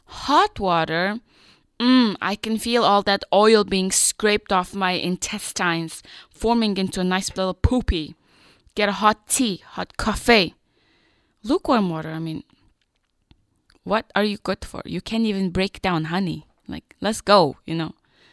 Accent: Vancouver, British Columbia, Canada; I'm from Vancouver. The rain doesn't touch me.

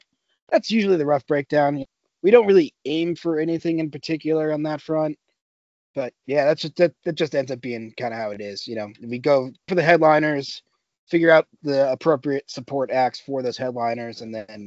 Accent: Greenfield, Massachusetts, United States; you're hitting Greenfield, which is my hometown, and then next town over is Montague.

